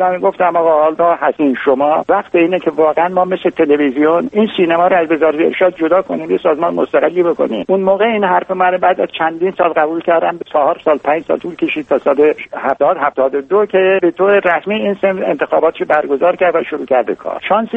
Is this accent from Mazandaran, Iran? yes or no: no; Khuzestan, Iran; من بچه خوزستانم، 8 سال تقریبا من بمبارون شده، من اصلا روم نمیشه برم جنوب.